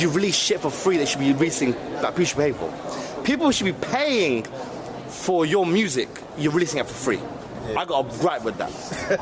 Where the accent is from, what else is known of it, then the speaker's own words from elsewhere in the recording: London, United Kingdom; Take me down memory lane. I'm from London.